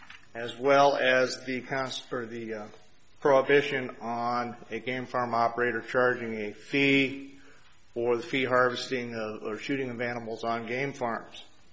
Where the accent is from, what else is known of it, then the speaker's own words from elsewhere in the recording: Helena, Montana, United States; for the record … I'm an attorney from Helena, Montana.